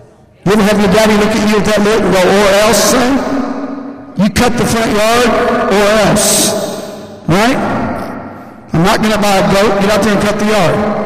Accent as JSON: {"language": "English", "region": "the South", "country": "United States", "said": "I'm from the Bible Belt. I might have gotten shot for that comment."}